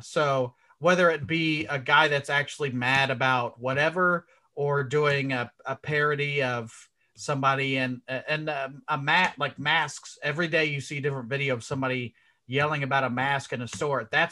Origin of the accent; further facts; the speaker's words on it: Indianapolis, Indiana, United States; Because I'm from Indianapolis.